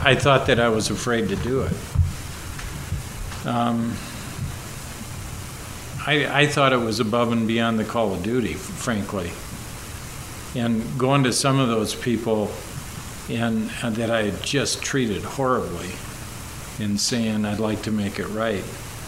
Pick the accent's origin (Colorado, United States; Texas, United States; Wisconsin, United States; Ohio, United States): Wisconsin, United States; I grew up in Wisconsin, lots of lakes, you know.